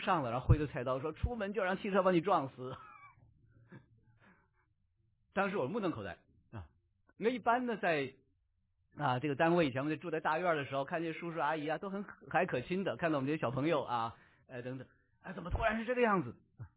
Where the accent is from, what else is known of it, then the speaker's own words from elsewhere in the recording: China; 我是因为生在新中国，长在红旗下啊